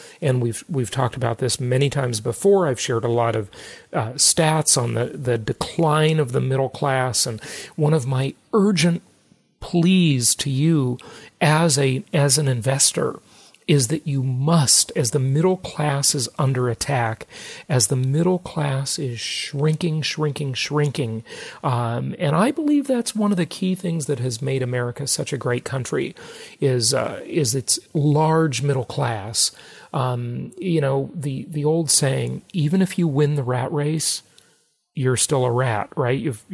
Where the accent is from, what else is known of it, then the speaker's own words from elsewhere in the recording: California, United States; California, my home state, is rapidly turning into a banana republic.